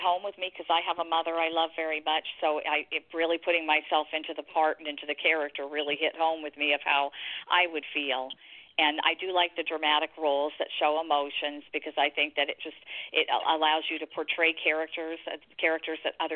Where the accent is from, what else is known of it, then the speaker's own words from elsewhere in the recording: Campbell, California, United States; also born or lived in Santa Monica; Yes, I was born in Los Angeles, California, Santa Monica to be exact, and then my family moved up here to the Campbell area, Campbell, California, and I lived here till high school